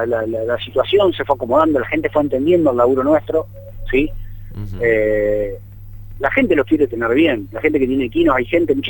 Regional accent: Concordia, Entre Ríos, Argentina; born there; now in Casilda, Argentina; Yo no soy casildense de origen, ¿no? Y cuando voy de vacaciones a mi ciudad natal, me encuentro con la misma situación a diario.

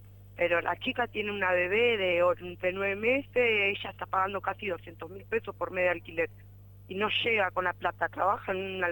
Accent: Casilda, Santa Fe, Argentina; Somos gente de Casilda.

